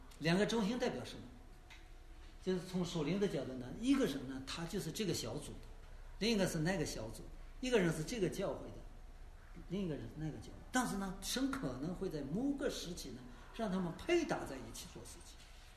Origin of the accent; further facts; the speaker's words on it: China; 我们中国人到这面来也有这个风气